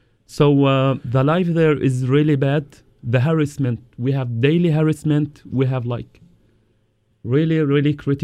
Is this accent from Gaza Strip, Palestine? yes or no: no; Hebron, West Bank, Palestine; English is a second language; I am from Hebron.